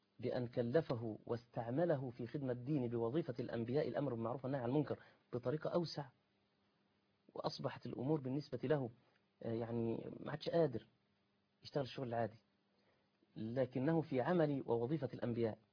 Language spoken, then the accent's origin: Arabic; Egypt; احنا خلينا احنا في مصريين.